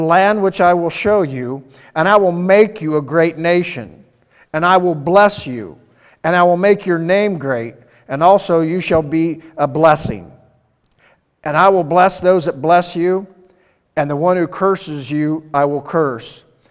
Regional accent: United States; But even more so than that, though, being an American, you know, we're super blessed

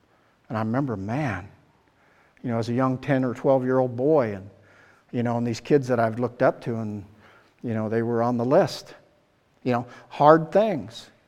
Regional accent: United States; And then through, for me, it's the American soldier, as I'm an American.

